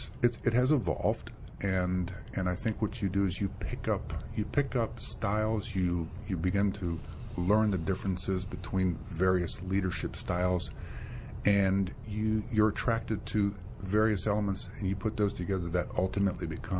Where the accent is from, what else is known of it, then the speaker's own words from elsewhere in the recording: Washington area, United States; also born or lived in Stockholm, Sweden; Had three sisters, and enjoyed growing up in the Washington area. I did have a chance to live abroad when I was 9, 10, 11 years old in Stockholm, Sweden.